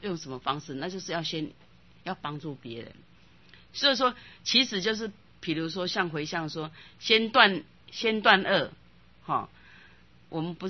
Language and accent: Chinese; Taiwan; 我觉得我们台湾人真的有福报